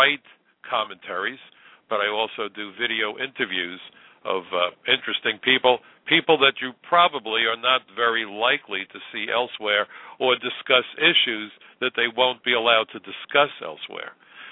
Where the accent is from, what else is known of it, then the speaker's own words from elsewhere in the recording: New York, United States; I'm a New Yorker. The ashes from 9/11 landed on my home.